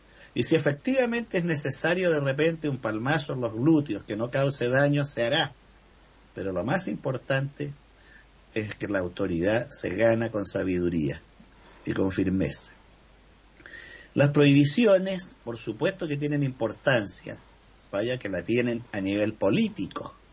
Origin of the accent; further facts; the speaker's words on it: Chile; así como tuvimos en Chile un presidente, don Pedro Aguirre Cerda, que subió al poder con el lema gobernar es educar